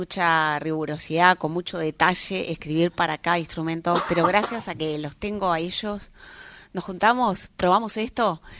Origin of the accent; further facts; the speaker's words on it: Chascomús, Buenos Aires Province, Argentina; born there; porque nací en Chascomús, muy en contacto con la naturaleza